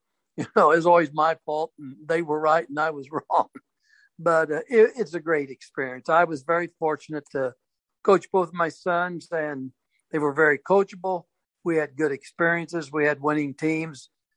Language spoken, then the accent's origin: English; United States; had a lot of fun growing up in Washington.